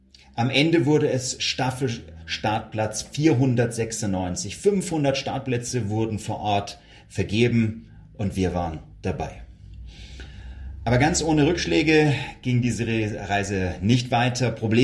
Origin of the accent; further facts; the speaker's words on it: Wendelstein, Bavaria, Germany; Ein wirklich besonderer Moment für mich als gebürtige Wendelsteiner.